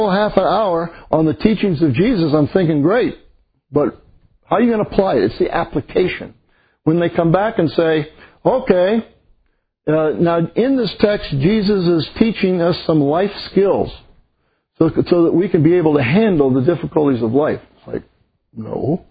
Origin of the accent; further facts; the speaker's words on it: United States; they told me that because I'm an American